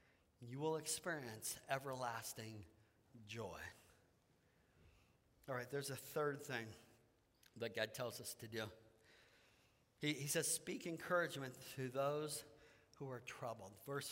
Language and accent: English; Bothell, Washington, United States; There was a pastor in the town that I grew up in over in Bothell on the west side of the state.